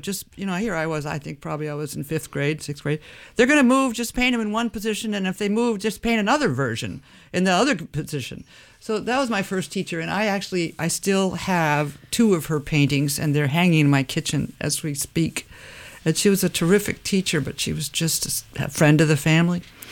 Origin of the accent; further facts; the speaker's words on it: Massachusetts, United States; I grew up outside of Boston. There's lots and lots of colleges and universities in Boston. But no, I had to go 3,000 miles away from my family.